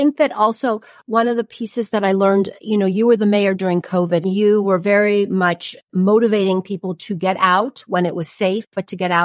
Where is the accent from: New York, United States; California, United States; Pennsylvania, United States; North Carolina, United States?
California, United States; Los Angeles; I grew up in Los Angeles, it was a big city